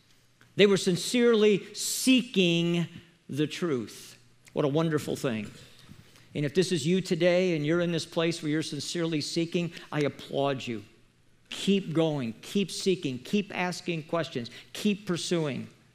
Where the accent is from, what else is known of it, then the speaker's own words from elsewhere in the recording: Chicago, Illinois, United States; Lee was born and raised in Chicago like I was. We're about the same age